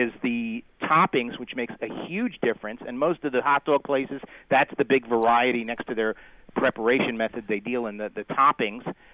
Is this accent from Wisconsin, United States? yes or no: no; New Jersey, United States; I like the Rippers because I'm from New Jersey.